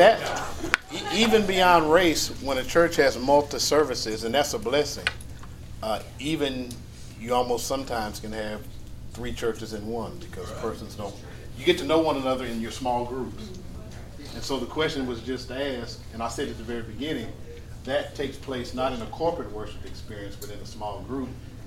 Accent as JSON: {"language": "English", "town": "Tulsa", "region": "Oklahoma", "country": "United States", "tie": "born or raised there", "said": "I live in Gilcrease Hills. I grew up in North Tulsa."}